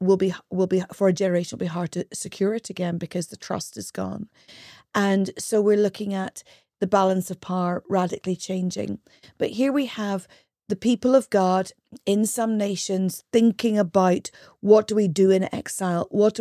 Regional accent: Northern Ireland, United Kingdom; Phil and I grew up in unionist, Protestant, bigoted, sectarian, Northern Ireland

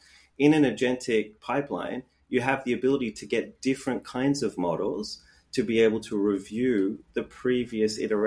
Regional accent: Australia; I am from Australia.

